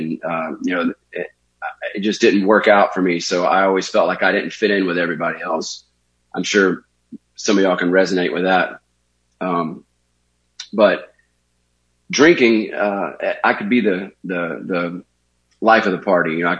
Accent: Deep South, United States; I grew up in the Deep South. I had a loving family

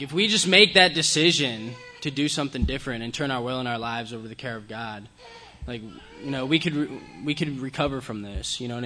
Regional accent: Scranton, Pennsylvania, United States; I was born in Scranton, Pennsylvania, the show The Office. I was born there. I lived there for 18 years of my life. It's about north of Philly.

